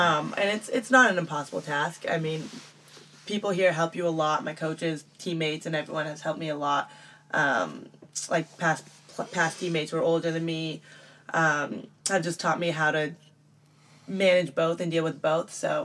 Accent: San Francisco, California, United States; So I'm from the Bay Area, and I grew up in San Francisco, to be specific

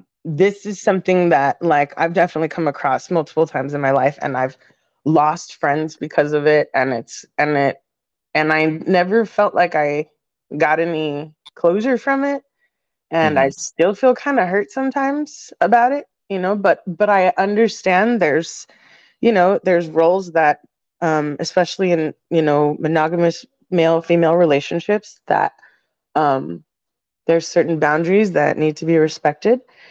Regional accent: United States; for people who don't know, I'm Mexican American. I'm what they call a pocha.

